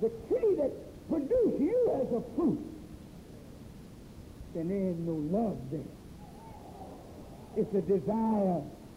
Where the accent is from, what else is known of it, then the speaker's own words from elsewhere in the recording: Boston, Massachusetts, United States; I grew up in Boston, Massachusetts.